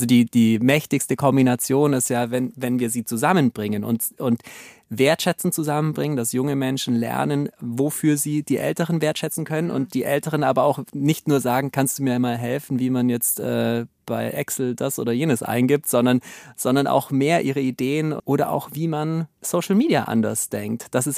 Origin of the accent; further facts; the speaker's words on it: Bavaria, Germany; Was mache ich als Allgäuer, wenn ich mit kleinen Kindern auf den Berg gehe?